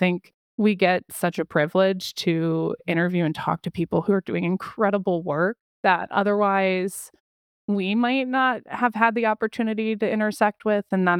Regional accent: United States; And I think one thing as like an American, you know, United States culture that we don't do well is talk about that.

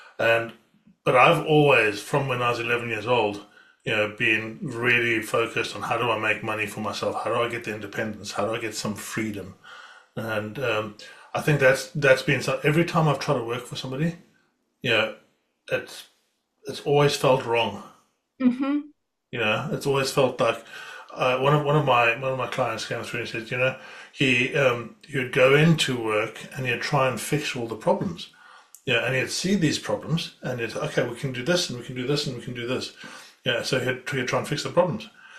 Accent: South Africa; also born or lived in Zimbabwe; I was born in Zimbabwe. I grew up in South Africa

